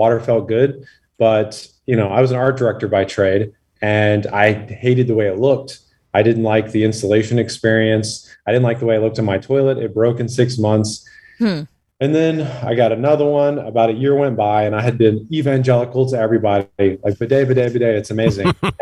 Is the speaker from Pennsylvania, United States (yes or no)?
no; South Carolina, United States; I grew up in South Carolina, paycheck to paycheck